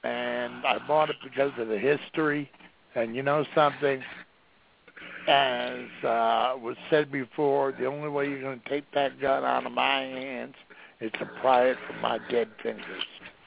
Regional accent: Rhode Island, United States; also born or lived in Connecticut; I was raised born in Connecticut, and I was raised in Rhode Island. And my hometown is where John Paul Jones lived when he wasn't at sea.

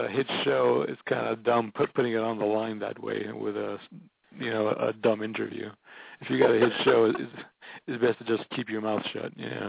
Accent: Bulgaria; Small country in Eastern Europe.

